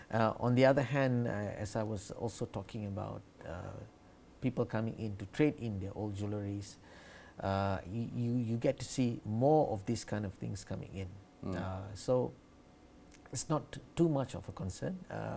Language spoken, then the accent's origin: English; Malaysia; we are really, really proud to be Malaysian and as a Malaysian brand.